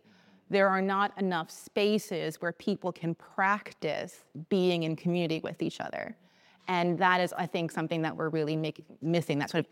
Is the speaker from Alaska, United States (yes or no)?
no; Washington, District of Columbia, United States; we've seen it in my hometown of DC.